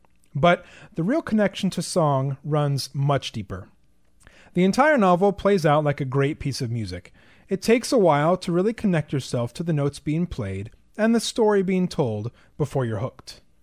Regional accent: Fishers, Indiana, United States; I'm reviewing The Song Is You by Arthur Phillips.

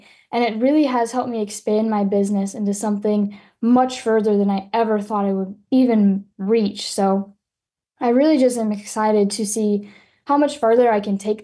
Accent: Illinois, United States; I am from Monroe County in Illinois, which is just about 40 minutes away from St. Louis. And it's pretty much a very rural community

